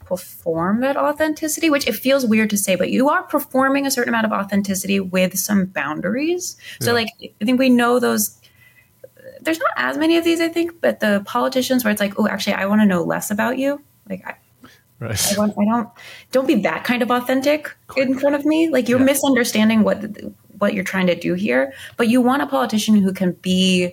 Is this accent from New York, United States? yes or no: yes; New York, United States; I can picture what that looks like in my life as a New Yorker.